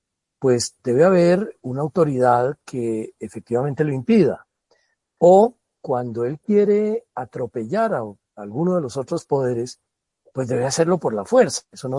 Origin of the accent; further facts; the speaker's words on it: Colombia; somos testigos los colombianos de un ataque contra esa separación de poderes